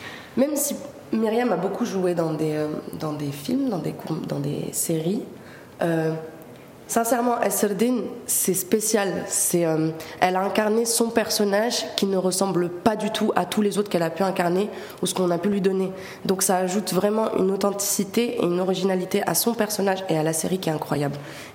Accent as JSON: {"language": "French", "town": "Algiers", "region": "Algiers Province", "country": "Algeria", "lives_now": "France", "said": "même si je viens d'Alger, c'est très différent, comme ici en France"}